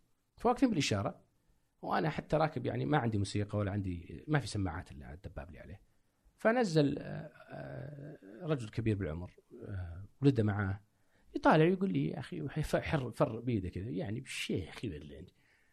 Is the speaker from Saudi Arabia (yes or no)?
yes; Saudi Arabia; كسعودي كعربي